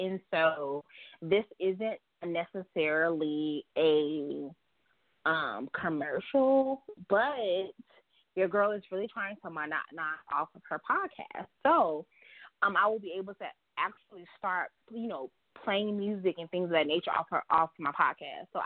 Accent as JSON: {"language": "English", "town": "Charlotte", "region": "North Carolina", "country": "United States", "said": "I'm from Charlotte, North Carolina."}